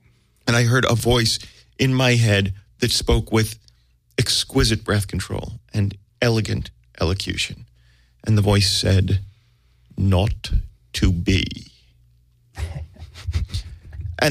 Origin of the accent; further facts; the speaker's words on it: United States; accent: American; I had my exotic American accent going for me